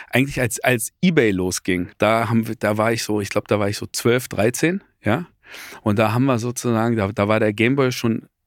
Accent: Berlin, Germany; also born or lived in Munich; Also ich bin in München geboren und bin, als ich 6 war, mit meiner Mutter zusammen nach Berlin und bin dann, als ich 17 war, nochmal für 2 Jahre nochmal nach München gegangen, um dort Abitur zu machen.

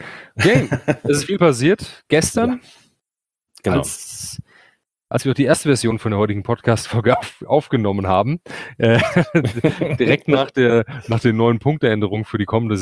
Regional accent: Hesse, Germany; Wir kommen aus Hesse.

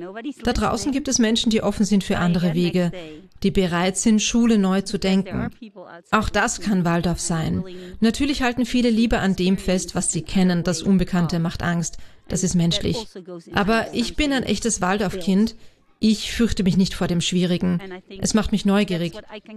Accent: Netherlands; German is a second language; Das ist auch in meinem Heimatland, den Niederlanden, passiert.

